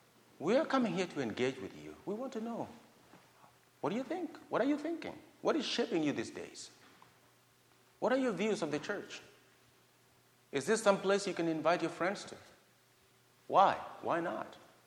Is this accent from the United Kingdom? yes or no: no; Kenya; when I was growing up in Kenya, they used to say something like this